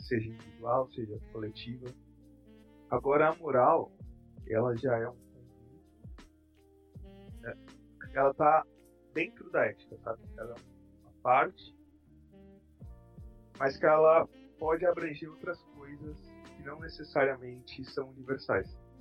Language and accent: Portuguese; São Paulo, Brazil; sou de São Paulo, capital.